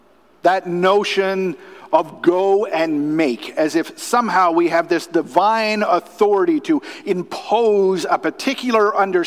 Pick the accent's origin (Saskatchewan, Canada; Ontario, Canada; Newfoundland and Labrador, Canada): Newfoundland and Labrador, Canada; I'm from Newfoundland, where we speak real English, by the way.